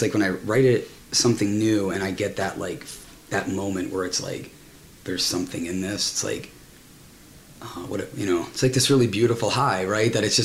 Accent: Ireland; I'm Irish kid, right? So I come from like sort of a Catholic background.

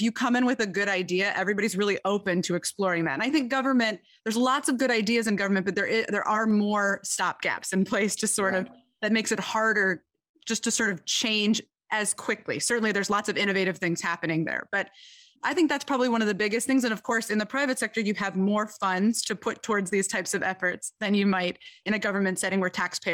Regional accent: Detroit, Michigan, United States; So I am from Detroit, Michigan, and I have always been inspired.

